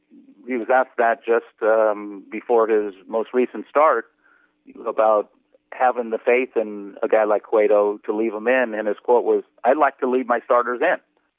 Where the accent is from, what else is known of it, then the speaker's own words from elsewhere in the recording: California, United States; I grew up in the Bay Area, and I remember as a kid going out the Candlestick and sneaking into the games on a consistent bases